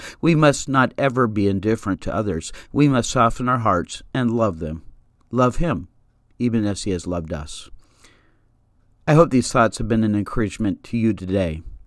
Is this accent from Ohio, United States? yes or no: no; Seattle, Washington, United States; I grew up in Seattle, Washington, and there were a lot of slugs around in those days.